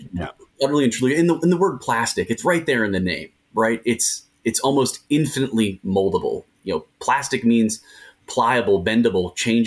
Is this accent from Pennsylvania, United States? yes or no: no; Cincinnati, Ohio, United States; I'm from Cincinnati, Ohio, originally.